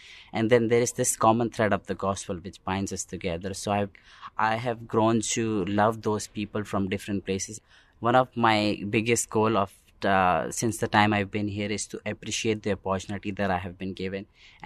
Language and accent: English; New Delhi, Delhi, India; I'm from India, New Delhi.